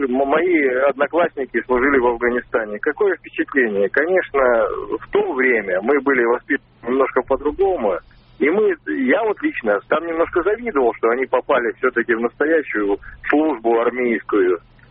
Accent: Saint Petersburg, Russia; я из Санкт-Петербурга.

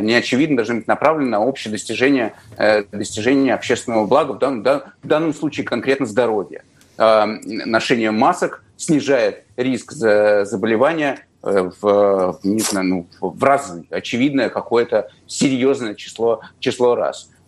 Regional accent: Moscow, Russia; я, как москвич

